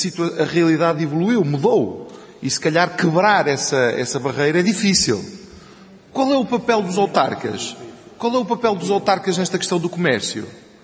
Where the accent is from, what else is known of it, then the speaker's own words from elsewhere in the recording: Porto, Portugal; porque eu sou do Porto, nascido no Porto.